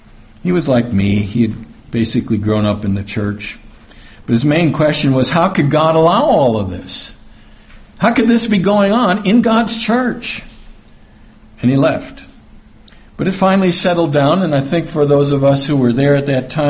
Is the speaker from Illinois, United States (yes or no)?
yes; Chicago, Illinois, United States; a lot of these people I had known growing up in Chicago because they would come up to Chicago and be there for the holy days.